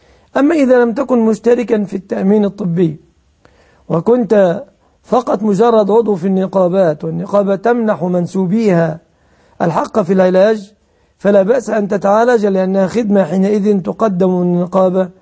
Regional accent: Egypt; في بعض البلاد عندنا في مصر يقدرونها بتقديرات فتاوى الأزهر

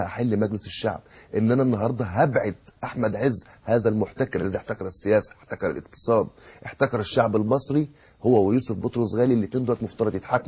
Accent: Egypt

